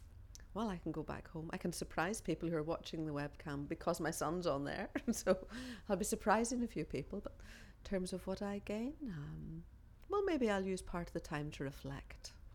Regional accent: Northern Ireland, United Kingdom; My age is 59 and I'm from Northern Ireland.

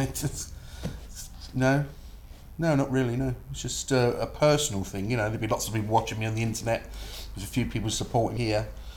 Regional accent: London, United Kingdom; now in Gillingham, United Kingdom; In London, South London, Peckham. Yep, from when I was born in East Dulwich, and then we lived in Peckham till I was about 13, then we moved to Dulwich, West Dulwich, and say currently I live in Gillingham.

